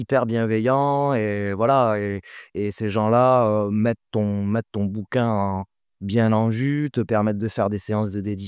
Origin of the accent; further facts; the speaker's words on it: Occitanie, France; surtout dans ma région d'origine, qui était la Catalogne